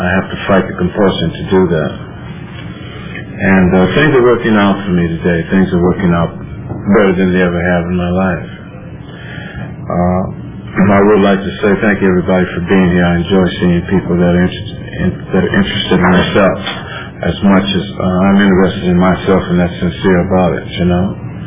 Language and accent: English; San Francisco, California, United States; I'm from San Francisco also